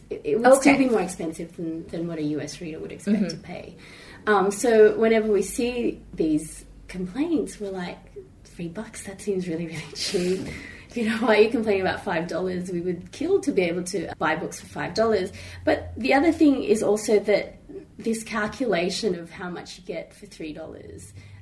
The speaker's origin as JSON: {"language": "English", "country": "Australia", "said": "So, I mean, we're from Australia."}